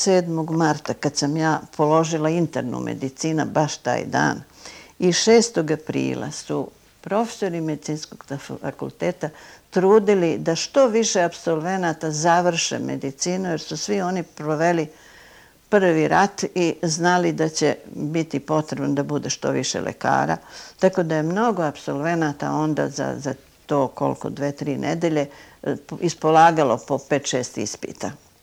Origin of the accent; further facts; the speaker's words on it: Kikinda, Vojvodina, Serbia; ja sam iz Kikinde, iz Vojvodine